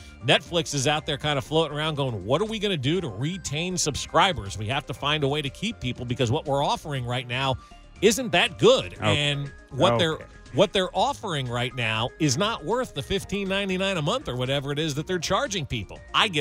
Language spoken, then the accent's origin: English; New Jersey, United States; Yeah, growing up in New Jersey, we had fries covered in brown gravy.